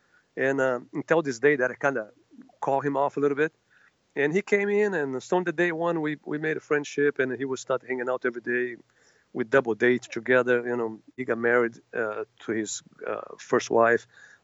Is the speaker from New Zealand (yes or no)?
no; Rio de Janeiro, Brazil; I grew up in Rio de Janeiro, pretty tough place.